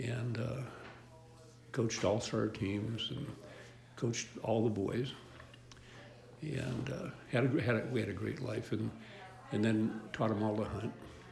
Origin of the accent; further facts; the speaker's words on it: Ohio, United States; moved away as an adult; also born or lived in Los Angeles; now in Reno, United States; And I grew up in Ohio. Went to LA for 2 years.